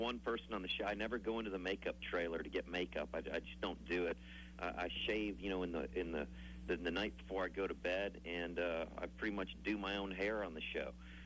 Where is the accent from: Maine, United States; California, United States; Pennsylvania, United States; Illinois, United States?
Illinois, United States; Chicago; Well, I grew up in Chicago, so, I always had the Bears, the Blackhawks, and the Cubs, and we moved down to Georgia